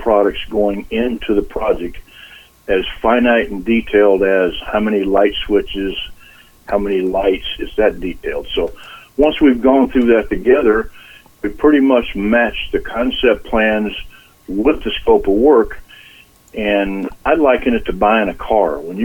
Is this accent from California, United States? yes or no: no; Florida, United States; also born or lived in Georgia; now in Chicago, United States; Well, obviously … I was born in Georgia, raised in Florida. I came up here into the Chicago area about 1968.